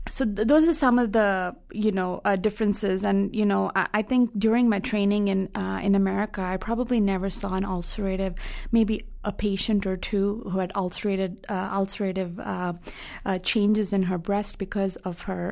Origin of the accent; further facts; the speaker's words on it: Hyderabad, Telangana, India; moved away as an adult; And then I actually had moved back to India for a couple of years to work at a cancer center in my hometown, Hyderabad, which is one of the major cities in South India.